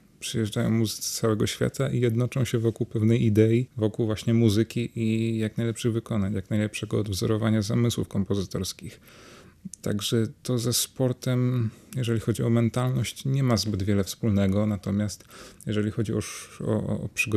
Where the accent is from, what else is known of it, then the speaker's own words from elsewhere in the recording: Tychy, Silesian Voivodeship, Poland; now in Warsaw, Poland; Ja pochodzę z Tychów, ze Śląska. To jest miejscowość około 25-30 kilometrów oddalona od Katowic. W Tychach się urodziłem i tam też chodziłem do szkoły pierwszego stopnia imienia Feliksa Rybickiego.